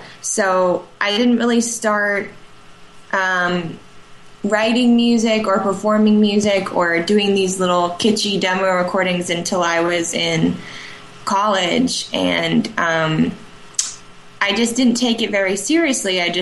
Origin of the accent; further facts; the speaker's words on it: Arizona, United States; now in Austin, United States; I'm from Arizona, so I haven't really lived in Austin for very long. I've been here for about a year and a half.